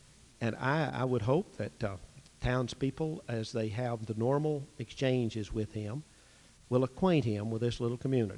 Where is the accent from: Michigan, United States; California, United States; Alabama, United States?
Alabama, United States; he married a girl from Dothan, Alabama. That shows pretty good sense. It's 40 miles from my hometown.